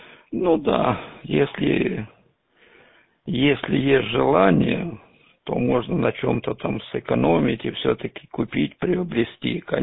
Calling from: Kropyvnytskyi, Kirovohrad Oblast, Ukraine; Кировоград, Кропивницкий

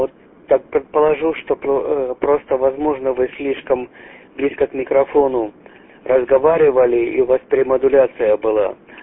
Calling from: Vancouver, British Columbia, Canada; я работаю из Ванкувера, это Британская Колумбия, провинция Британская Колумбия, вот на Тихом океане.

